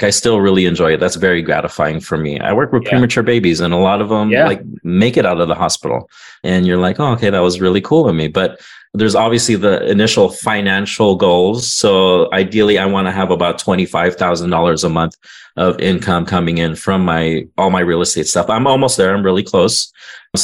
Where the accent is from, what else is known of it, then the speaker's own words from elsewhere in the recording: California, United States; I'm from Southern California and most of us can't locate those places where I invest.